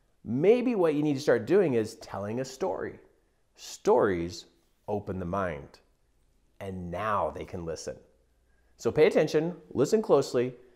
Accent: Wyoming, United States; Now, I grew up in Wyoming, and this is one of those way back out in the middle of nowhere kind of towns, and there's not much to do.

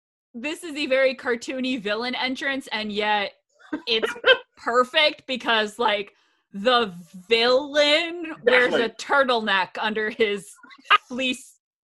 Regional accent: Connecticut, United States; I mentioned I'm from Connecticut

